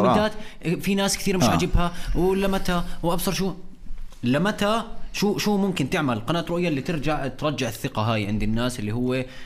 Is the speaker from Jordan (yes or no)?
yes; Jordan; يعني عندنا بالاردن مثلا